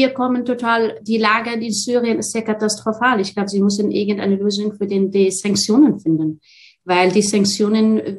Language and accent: German; Austria; wenn wir als Österreicher nicht die Tür öffnen